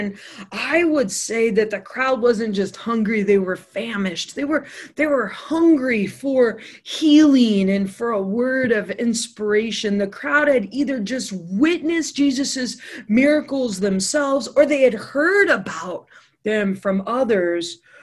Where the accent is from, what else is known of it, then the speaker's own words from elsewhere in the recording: United States; as a teacher, as an American, as a wife, as a mom, as a sister